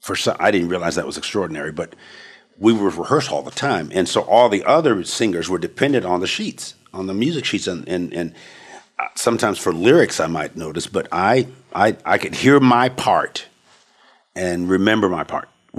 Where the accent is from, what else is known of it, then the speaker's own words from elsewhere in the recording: West Coast, United States; here I am from the West Coast, beaches and all that stuff, but I'd never skied